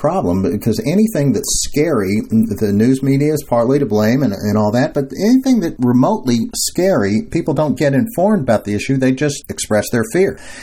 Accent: Louisville, Kentucky, United States; this is part of the show where I talk about some of the things going on in our fair city, my hometown, Louisville, Kentucky

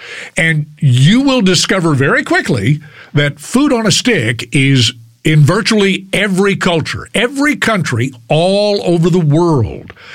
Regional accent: Fort Worth, Texas, United States; I grew up in Fort Worth, and my parents and grandparents loved to visit the State Fair in Dallas every October.

